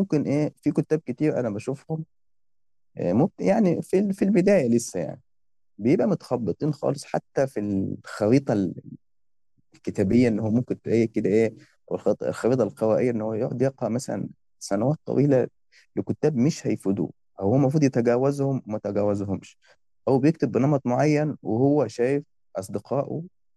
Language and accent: Arabic; Upper Egypt, Egypt; ما كانش عندنا في الصعيد هنا مسألة الورشة